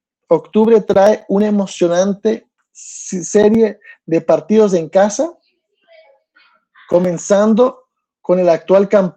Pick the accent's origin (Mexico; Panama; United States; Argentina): United States; New Jersey; moved away as an adult; yo vivo aquí hace 27 años, pero soy originalmente de New Jersey.